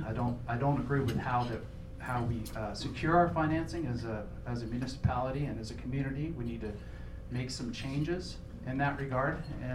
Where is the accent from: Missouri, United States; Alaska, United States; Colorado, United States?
Alaska, United States; Sitka; I'm 39 years old. I was born and raised here in Sitka.